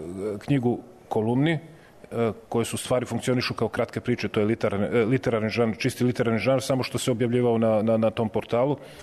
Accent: Bosnia & Herzegovina; also born or lived in Zemun; Sam rođen u Zemunu, rastao u Bosni.

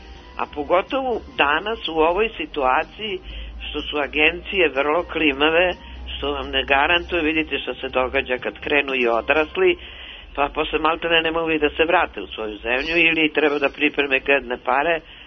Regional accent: Belgrade, Serbia; ja sam rođena Beograđanka

